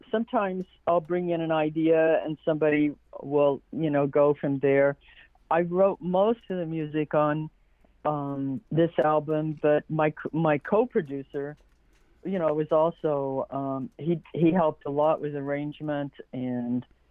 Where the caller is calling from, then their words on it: Tulsa, Oklahoma, United States; I'm coming to you from, I'm coming to you from Tulsa, but I'm also coming from the Muscogee Creek Nation Reservation, which Tulsa is part of, and right, I'm a member of the Muscogee Creek Nation.